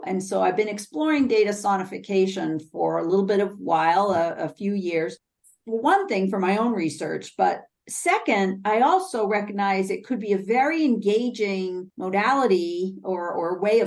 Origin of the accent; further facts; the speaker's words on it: Rockport, Massachusetts, United States; I grew up in Rockport, Massachusetts. I was fully sighted until I was in my early 20s. And I fell in love with the ocean living in Rockport.